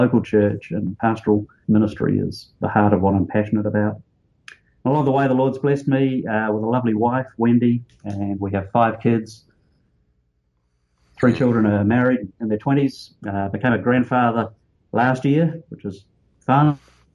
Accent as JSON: {"language": "English", "country": "New Zealand", "tie": "born or raised there", "said": "I grew up in New Zealand, a little country down under, famous for having loads of sheep and mountains and hills and lakes. And so I grew up in a very beautiful area."}